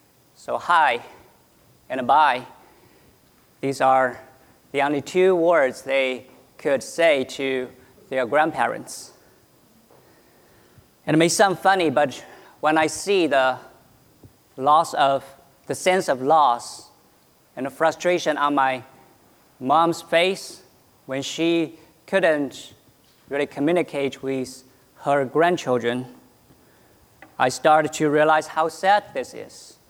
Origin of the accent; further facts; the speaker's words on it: China; both I and Amy came from China and we grew up in China.